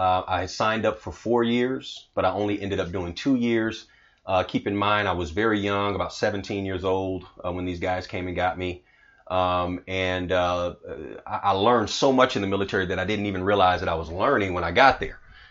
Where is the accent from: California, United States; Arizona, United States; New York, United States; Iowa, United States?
California, United States; Oakland; in Oakland, California. And it was, you know, I was actually raised in church from a kid. You know, growing up in Oakland, it was a situation where I had a mother who was a single parent.